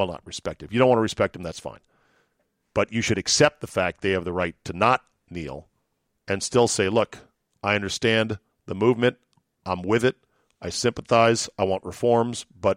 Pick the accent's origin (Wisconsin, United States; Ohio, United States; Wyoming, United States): Wisconsin, United States; Green Bay; I'm from Green Bay, Zabe.